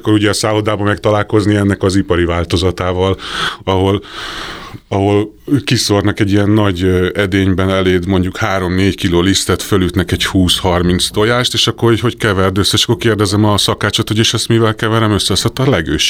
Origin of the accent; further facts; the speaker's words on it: Budapest, Hungary; Én budai gyerek vagyok